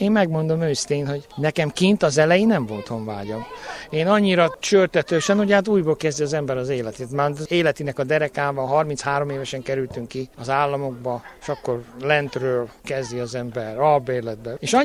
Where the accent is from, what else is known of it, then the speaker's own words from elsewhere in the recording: Transylvania, Romania; A Kiskükülő partján láttam meg a napvilágot, szülőföldem, szülőhazámnak azért, gyermekkorom bölcsőjének ezt a kis falut, ezt a kis közösséget tartom. A szívem azért az mindig itt marad ebbe a kis faluba. Nagyanyám, aki itt nevelt ebbe a faluba, az emlékemből soha ki nem mehet.